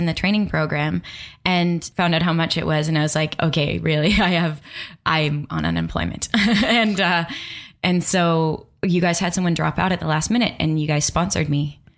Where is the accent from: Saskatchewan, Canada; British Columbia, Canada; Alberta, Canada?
Alberta, Canada; Calgary; I'm from Calgary, Alberta, Canada.